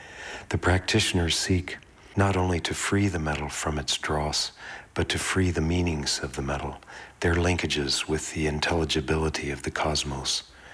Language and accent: English; Santa Fe, New Mexico, United States; from Santa Fe, New Mexico, a sculptor working in the U.S. for 45 years.